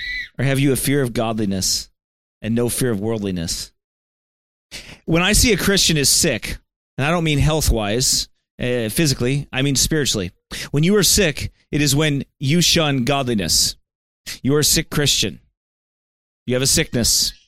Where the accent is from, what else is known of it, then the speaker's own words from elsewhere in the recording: Geneseo, United States; It's not like when I went back to my hometown in Geneseo and I walked through it, I'm like, whoa. Nobody there.